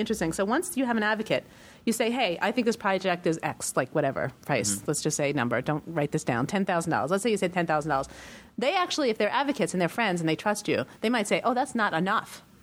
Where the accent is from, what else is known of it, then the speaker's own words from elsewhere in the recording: New York, United States; look, I am brutally honest. I'm a New Yorker.